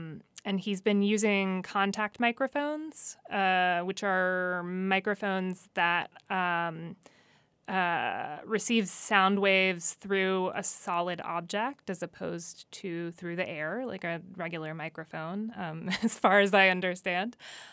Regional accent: New Mexico, United States; it was a public art commission that I did in my home state of New Mexico with the Department of Cultural Affairs there.

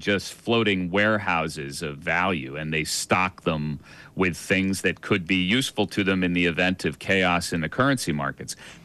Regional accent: Greenwich, Connecticut, United States; I grew up in Greenwich, Connecticut, you know, suburb of New York City, prosperous place, always has been.

